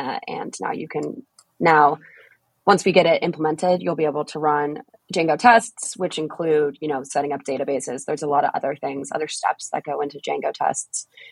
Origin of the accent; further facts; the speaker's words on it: Boston, Massachusetts, United States; And I'm from Boston, too.